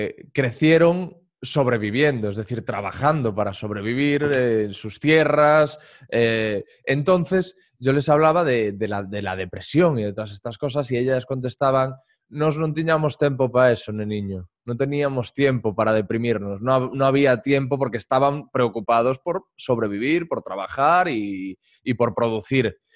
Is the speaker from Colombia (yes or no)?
no; Corcubión, Galicia, Spain; Soy de Acosta da Morte, de Corcubión.